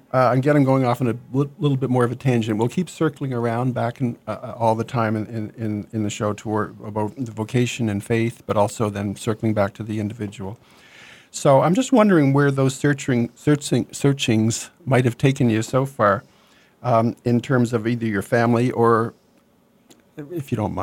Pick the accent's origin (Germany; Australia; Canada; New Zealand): Canada; now in United States; I'm from Canada too